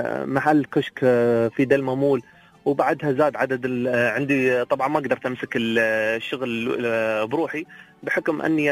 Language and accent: Arabic; United Arab Emirates